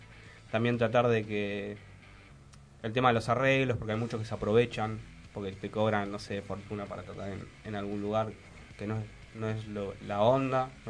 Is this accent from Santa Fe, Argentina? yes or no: no; Moreno, Buenos Aires Province, Argentina; Nosotros somos todos de Moreno.